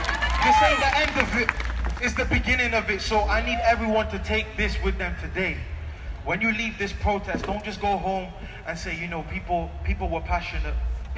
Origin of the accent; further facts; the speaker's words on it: Newport, Wales, United Kingdom; I'm from Newport and I'm organising the Black Lives Matter march that's happening in Newport.